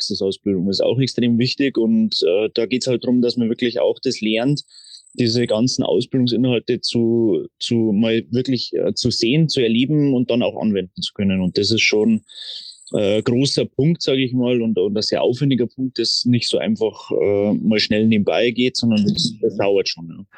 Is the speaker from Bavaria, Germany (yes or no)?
yes; Traunstein, Bavaria, Germany; Ja, ich bin aufgewachsen in Traunstein